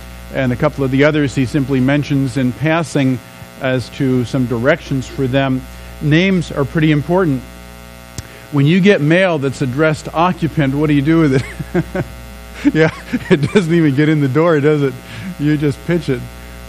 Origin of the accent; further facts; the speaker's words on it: New York, United States; I grew up on the East Coast, in the metropolitan area of New York City.